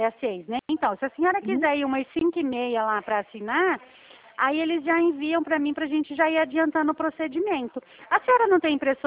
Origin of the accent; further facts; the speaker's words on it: Santo Inácio, Paraná, Brazil; Eu sou paranaense também, ali da região de Maringá. Sou de Santo Inácio.